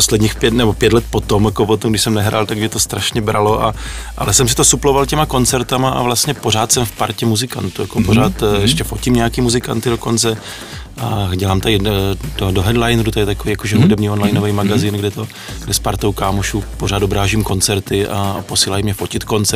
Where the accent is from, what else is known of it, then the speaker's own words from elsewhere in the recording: Kroměříž, Zlín Region, Czechia; born there; Byla to vlastně tam v tom mém rodišti v Kroměříži